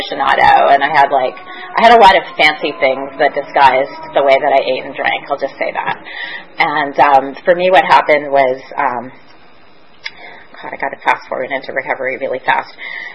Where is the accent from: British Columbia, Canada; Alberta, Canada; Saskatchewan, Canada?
British Columbia, Canada; Vancouver; We grew up in Vancouver